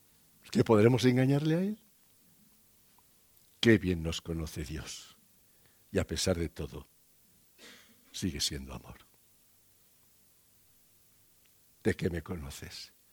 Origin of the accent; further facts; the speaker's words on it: Nazaret, Valencian Community, Spain; born there; Yo nací en Nazaret. Sí, sí, yo nací en Nazaret de Valencia, ¿eh?